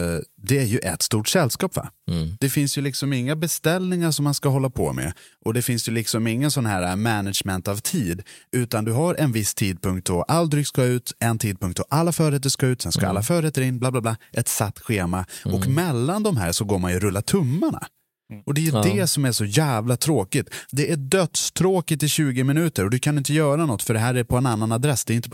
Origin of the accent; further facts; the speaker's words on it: Dalarna County, Sweden; Det är liksom som mitt älskade Gotland. Jag är ju inte ens därifrån. Jag pratar inte gotländska. Jag bryr mig inte. Jag kommer från Dalarna. Jag pratar inte ens dalmål heller.